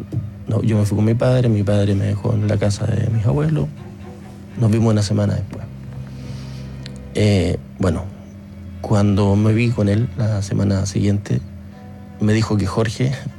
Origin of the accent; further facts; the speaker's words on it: Magallanes, Chile; Yo, como te digo, soy magallánico, pero pasaba los veranos acá.